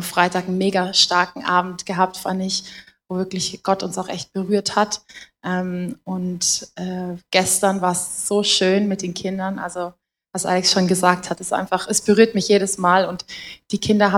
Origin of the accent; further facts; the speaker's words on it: Germany; ich komme aus Deutschland.